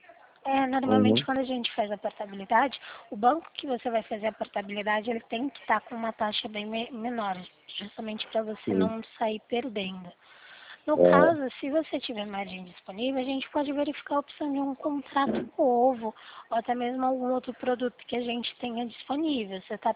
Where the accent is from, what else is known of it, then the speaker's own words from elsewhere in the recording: Limeira, São Paulo, Brazil; Eu sou da cidade de Limeira.